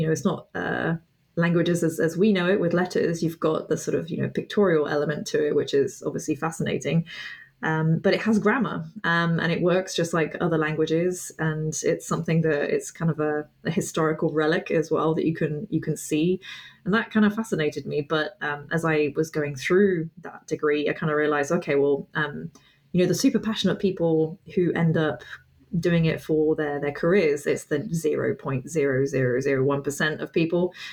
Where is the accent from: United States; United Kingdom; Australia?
United Kingdom; England; also born or lived in France; growing up in England. And I just always really liked, if I take a step back, I used to live in France when I was little for about 6 years. So I could already speak French. And then when we moved back to England